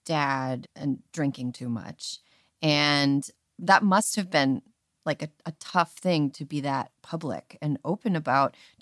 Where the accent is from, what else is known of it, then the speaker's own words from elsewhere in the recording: Wisconsin, United States; Yeah, it's so interesting that I grew up in Wisconsin.